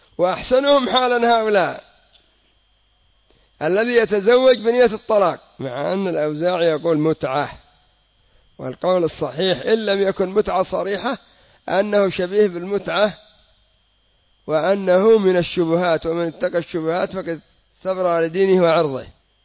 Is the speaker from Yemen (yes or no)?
yes; Yemen; كما يقول العامة عندنا في اليمن ينفخ، يضيع الوقت